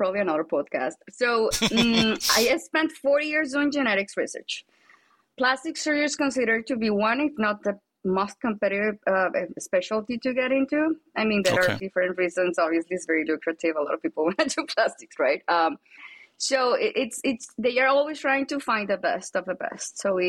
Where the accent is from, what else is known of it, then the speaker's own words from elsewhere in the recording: Colombia; English is a second language; I'm originally from Colombia. Obviously, I have an accent.